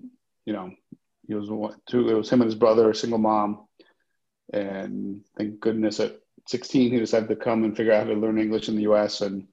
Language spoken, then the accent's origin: English; Nicaragua; also born or lived in Guatemala; I was actually born in Guatemala. I only lived there a little bit when I was a kid. There was a massive earthquake and, you know, I think about half the capital was basically wiped out. So we ended up going to Nicaragua from there where my dad's from